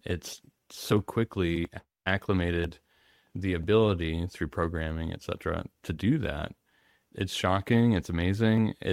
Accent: Midwest, United States; I grew up in the Midwest.

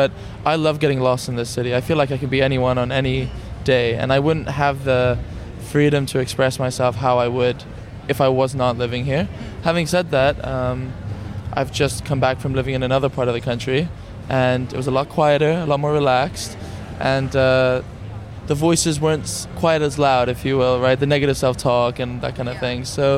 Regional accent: Lebanon; now in London, United Kingdom; I'm Lebanese.

